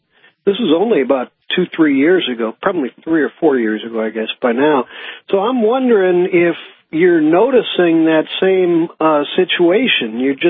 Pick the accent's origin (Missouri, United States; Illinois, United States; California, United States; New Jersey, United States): Missouri, United States; St. Louis; Yeah, well, I was I'm originally from St. Louis